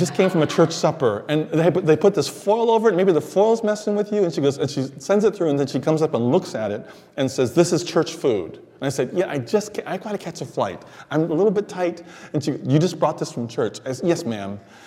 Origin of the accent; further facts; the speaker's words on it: Honolulu, Hawaii, United States; also born or lived in Seattle; So my background is Japanese. I'm from Seattle and Honolulu. I was born in Honolulu.